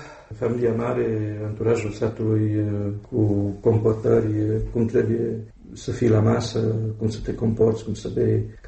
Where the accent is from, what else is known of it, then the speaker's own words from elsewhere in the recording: Cluj-Napoca, Cluj County, Romania; Romanian is a second language; Eu sunt clujan, m-am învățat română în Cluj. Eu cred că și tu, cum ești clujan, noi vorbim mai mult limba literară română.